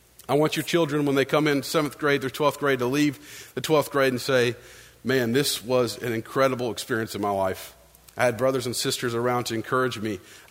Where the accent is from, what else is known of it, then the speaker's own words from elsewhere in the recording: Tennessee, United States; everyone knows I'm from East Tennessee.